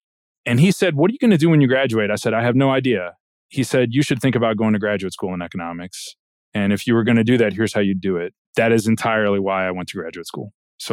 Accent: Akron, Ohio, United States; So I grew up in Akron, Ohio. I was raised in I think it'd be fair to describe it as a blue-collar neighborhood in Akron, Ohio.

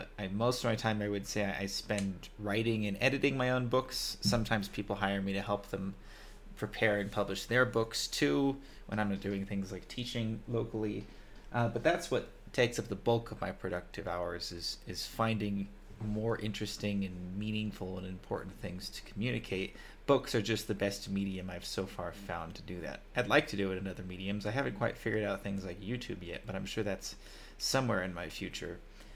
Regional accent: California, United States; moved away as an adult

